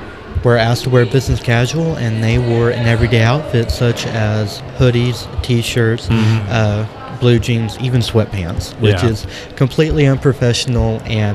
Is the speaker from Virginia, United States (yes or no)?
no; Paragould, Arkansas, United States; I'm from Greene County Tech, which is in Paragould, Arkansas.